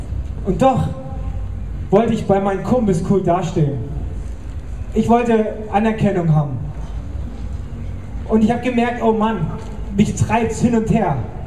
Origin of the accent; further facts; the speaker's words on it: Annaberg-Buchholz, Saxony, Germany; Ich komme aus Annaberg-Buchholz